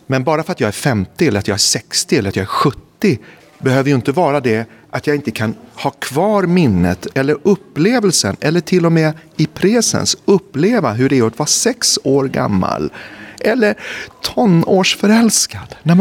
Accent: Stockholm, Stockholm County, Sweden; Jag är uppvuxen i Stockholm. Varje sommar åkte vi till den här holmen i Pargas.

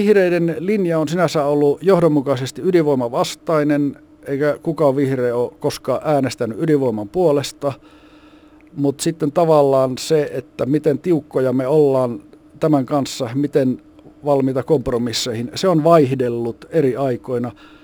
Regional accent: Kajaani, Kainuu, Finland; Mä olen itse kotoisin Kainuusta. Kajaanista on alun perin lähtenyt

